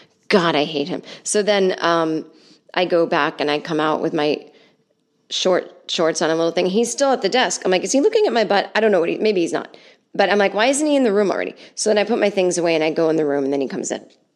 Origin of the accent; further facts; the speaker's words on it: Los Angeles, California, United States; I don't mean to sound like a jerk, but I'm from Los Angeles.